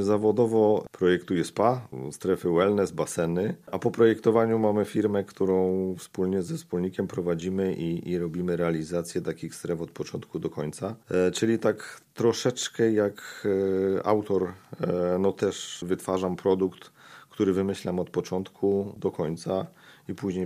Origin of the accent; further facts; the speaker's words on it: Silesian Voivodeship, Poland; now in Rzeszów, Poland; bo ogólnie pochodzę ze Śląska. Po 2000 roku przyjechałem tutaj do Rzeszowa.